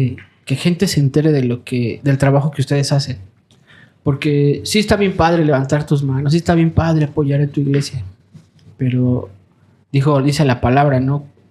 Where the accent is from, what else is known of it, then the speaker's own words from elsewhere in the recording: Mexico; Porque como mexicanos, bueno, son parte de nosotros